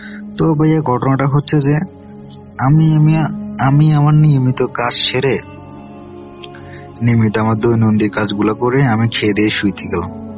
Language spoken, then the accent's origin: Bangla; Subarnachar, Chittagong Division, Bangladesh; now in Dhaka, Bangladesh; আমার বাড়ি হচ্ছে নোয়াখালী সুবর্ণচর। তো আমি এখন বর্তমানে ঢাকা কাশপুরে আছি।